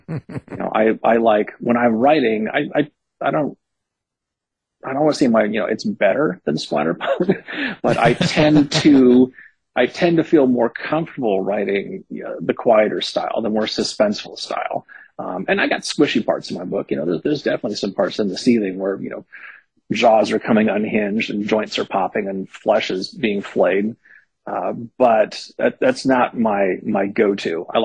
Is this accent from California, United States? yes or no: yes; Berkeley, California, United States; I was growing up in Berkeley in the 70s and 80s